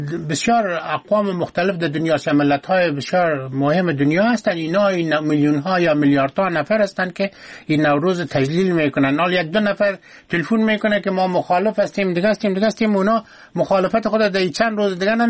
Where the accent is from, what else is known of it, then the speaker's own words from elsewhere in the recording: Afghanistan; از افغانستان هستیم